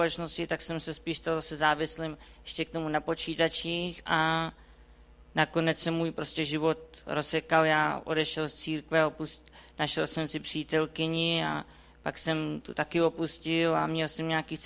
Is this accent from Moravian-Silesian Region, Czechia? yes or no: no; Ústí nad Labem, Ústí nad Labem Region, Czechia; je mi 26 let a pocházím z Ústí nad Labem a já jsem vlastně na začátku, vyrůstal jsem v napůl křesťanské rodině